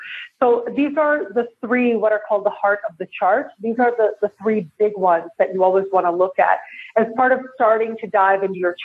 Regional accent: Toronto, Ontario, Canada; moved away as an adult; now in Mexico; And I am born and raised in Toronto. I have a South Asian background, but I've been living in Mexico for the last 6 years.

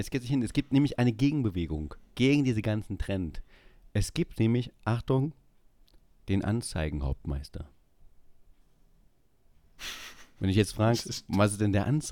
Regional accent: Saxony-Anhalt, Germany; Ich weiß, Sachsen-Anhalt, schwieriges Land, mein Heimatland, mein Bundesland.

